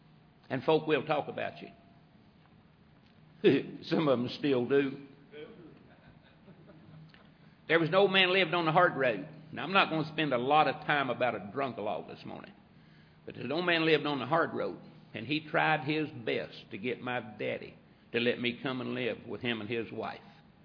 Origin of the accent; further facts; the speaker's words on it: Kentucky, United States; I said, Marvin, I said, I grew up in Kentucky.